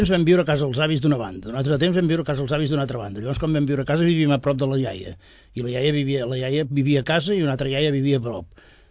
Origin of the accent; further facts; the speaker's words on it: Sabadell, Catalonia, Spain; born there; A Sabadell, província de Barcelona.